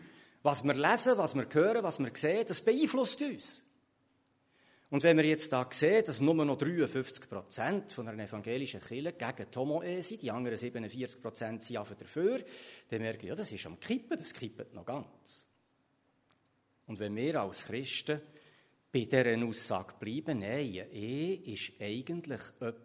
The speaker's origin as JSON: {"language": "German", "country": "Switzerland", "said": "Sind wir Schweizer wirklich besser als Kreter?"}